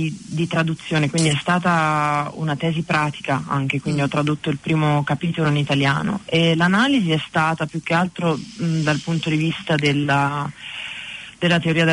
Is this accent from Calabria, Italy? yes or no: no; Tuscany, Italy; moved away as an adult; io vengo dalla Toscana, dalla provincia di Siena, e sono arrivata qui con mio marito esattamente 3 anni fa